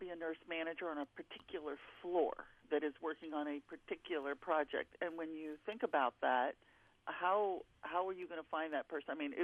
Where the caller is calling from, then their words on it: Florida, United States; South Florida.